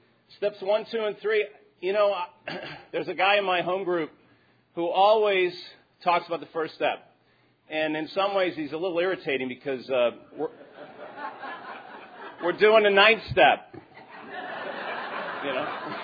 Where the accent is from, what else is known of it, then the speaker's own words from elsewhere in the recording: Cherry Hill, New Jersey, United States; That's true, I'm from Cherry Hill, New Jersey. Got sober in D.C., though.